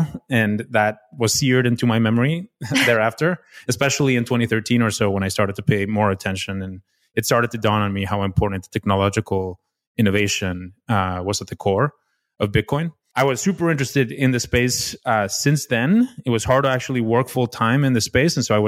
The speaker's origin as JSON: {"language": "English", "region": "Mexico City", "country": "Mexico", "tie": "born or raised there", "moved": "as an adult", "lives_now": "United States", "said": "I was born and raised in Mexico City."}